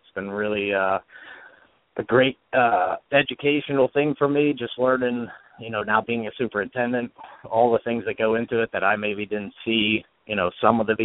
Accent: Hollidaysburg, Pennsylvania, United States; I'm originally from Hollidaysburg, Pennsylvania. It's a small town in central PA.

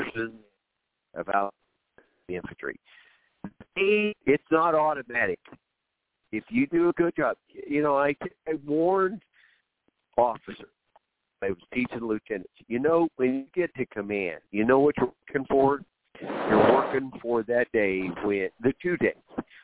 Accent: Oklahoma, United States; And I worked with a Native American, you know, in growing up in Oklahoma.

